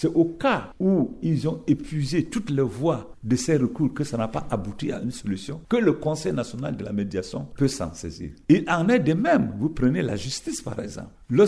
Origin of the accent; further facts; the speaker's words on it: Central African Republic; Oui, en tant que Centrafricain, avant de venir, nous savons les préoccupations de notre pays